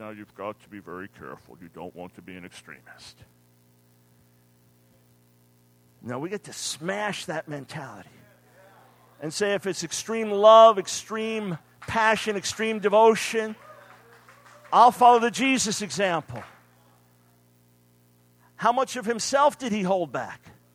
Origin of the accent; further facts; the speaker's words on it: New York City, New York, United States; When I was a little kid in New York City, I was born in Manhattan, so you have just street games and things you can do.